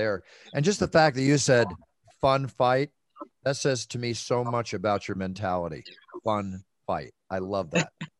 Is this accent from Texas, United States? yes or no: yes; Dallas, Texas, United States; I lived in Dallas. I grew up in Dallas for 4 or 5.